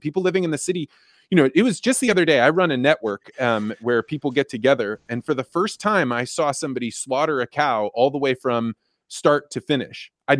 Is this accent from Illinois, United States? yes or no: yes; Eureka, Illinois, United States; I grew up in Eureka, Illinois.